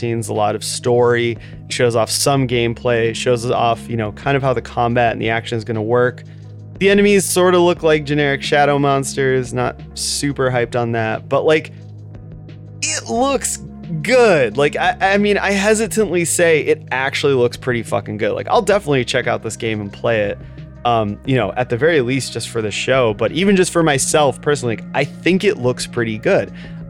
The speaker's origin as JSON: {"language": "English", "country": "United States", "said": "I'm American, so I like Stranger Things"}